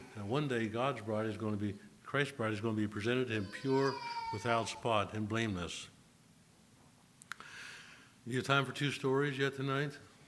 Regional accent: Pennsylvania, United States; I grew up in Lancaster Conference Church, Pennsylvania.

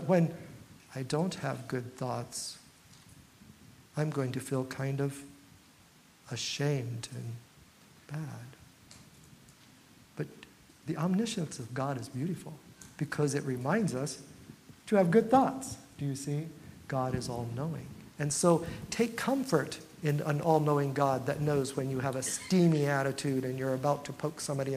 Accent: Midwest, United States; also born or lived in Oregon / Indiana; I grew up in the Midwest, and I went to Oregon

